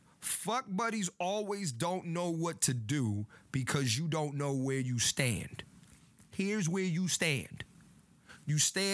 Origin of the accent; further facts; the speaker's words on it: Philadelphia, Pennsylvania, United States; I'm born June 20th, 1987. I'm from Philly.